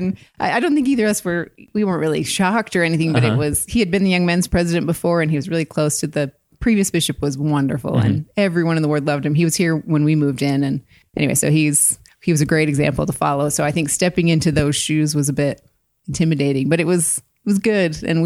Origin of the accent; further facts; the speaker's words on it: Blackfoot, Idaho, United States; also born or lived in Illinois; I was born in Illinois, but spent most of my growing up years in Idaho. I'm from Blackfoot.